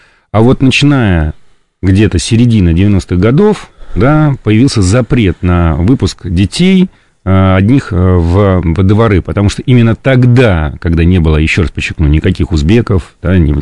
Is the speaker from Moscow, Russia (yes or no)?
yes; Moscow, Russia; Я, как коренной москвич